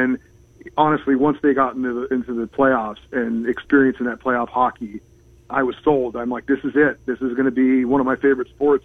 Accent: California, United States; You know, I mean, just growing up in California, I loved all sports

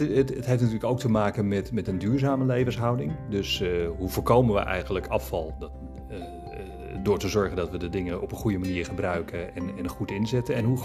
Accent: Purmerend, North Holland, Netherlands; born there; Ik ben een Purmerender. Dus dat is wel Noord-Holland, in dezelfde regio, zeg maar.

